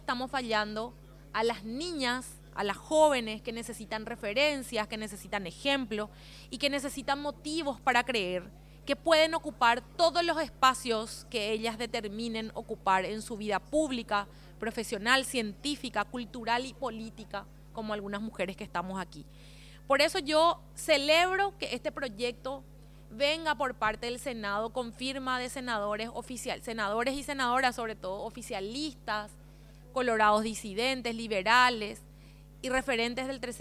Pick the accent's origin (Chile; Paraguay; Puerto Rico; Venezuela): Paraguay; nuestra identidad nacional como paraguayas y paraguayos